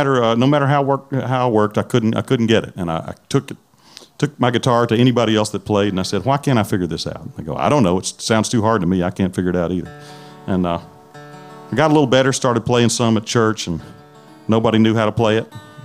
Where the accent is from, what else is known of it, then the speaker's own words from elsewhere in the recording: Mississippi, United States; So growing up in Mississippi, I started learning to play guitar because my mom forced me into piano lessons, and you can't take a piano fishing.